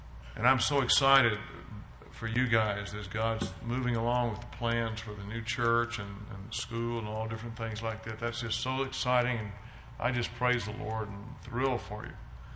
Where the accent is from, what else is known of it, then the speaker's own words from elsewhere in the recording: the South, United States; Growing up in the South, I never in a gang fight.